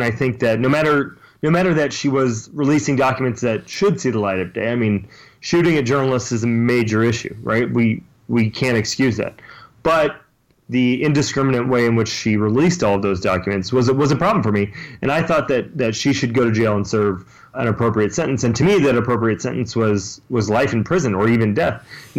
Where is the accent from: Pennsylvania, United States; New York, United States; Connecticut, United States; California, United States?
California, United States; Bakersfield; I grew up in Bakersfield, California, and I joined the Navy from there, and I spent 12 years in the Navy.